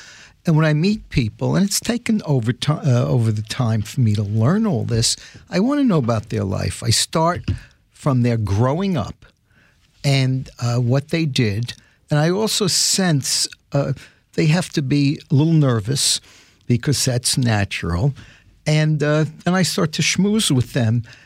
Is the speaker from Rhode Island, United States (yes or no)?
no; Bronx, New York, United States; And so I wouldn't trade growing up in the Bronx, although in hindsight, I didn't love growing up there.